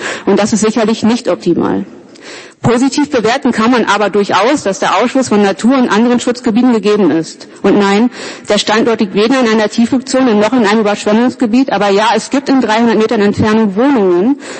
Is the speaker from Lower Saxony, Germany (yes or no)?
no; North Rhine-Westphalia, Germany; Ich komme aus der Gegend, ich habe Freunde vor Ort, man kennt sich.